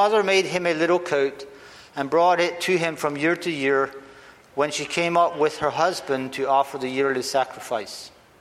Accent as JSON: {"language": "English", "country": "United States", "said": "I am from America, I'm married, I have 11 children"}